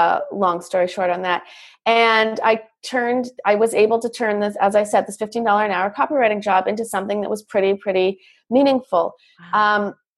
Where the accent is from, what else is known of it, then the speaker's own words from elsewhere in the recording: Canada; now in Los Angeles, United States; I moved to Los Angeles I'm talking to everybody here now from Los Angeles, but I am Canadian, about 10 years ago.